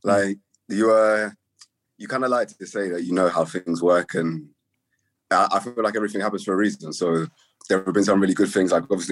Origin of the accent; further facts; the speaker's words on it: Ladbroke Grove, London, United Kingdom; now in Finsbury Park, United Kingdom; Yeah, I'm from Grove. I live in Finsbury Park now.